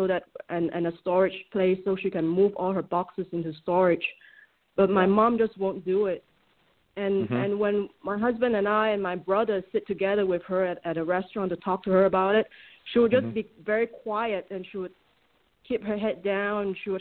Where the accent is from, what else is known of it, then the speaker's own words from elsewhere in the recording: Singapore; I'm originally from Singapore.